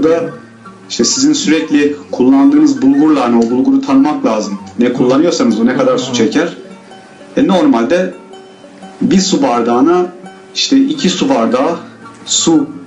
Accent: Kilis, Kilis Province, Turkey; Mücedder'e biz Kilisliyiz aslen.

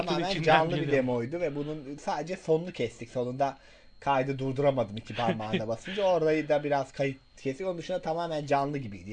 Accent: Ordu, Turkey; Mesela ben Orduluyum.

